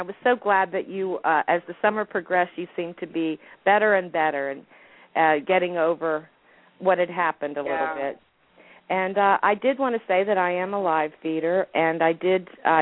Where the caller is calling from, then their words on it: Maryland, United States; I'm calling from the Maryland suburbs of Washington, D.C.